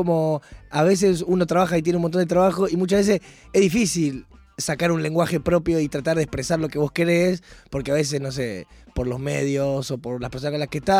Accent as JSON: {"language": "Spanish", "town": "Rosario", "region": "Santa Fe", "country": "Argentina", "said": "Como Rosarino."}